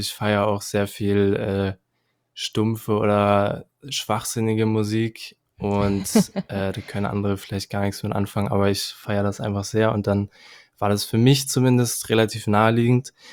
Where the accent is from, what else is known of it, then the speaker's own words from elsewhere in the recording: Kiel, Schleswig-Holstein, Germany; ich bin 23 Jahre alt und ich komme aus Kiel